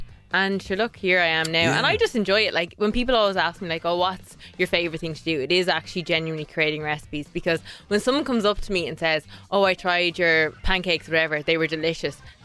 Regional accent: Ireland; Because as Irish people, we've grown up, we all know how to cook our meat, chicken, eggs and fish.

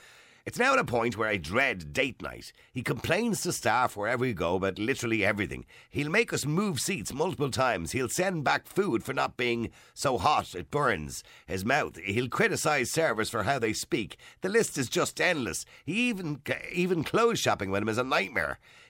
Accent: Ireland; We're typical Irish.

